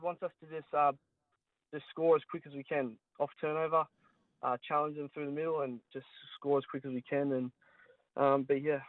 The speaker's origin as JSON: {"language": "English", "town": "Shepparton", "region": "Victoria", "country": "Australia", "said": "He's actually a Shepparton boy, so I'm from Shepparton. So I knew of him. He played at my local club in Ripner."}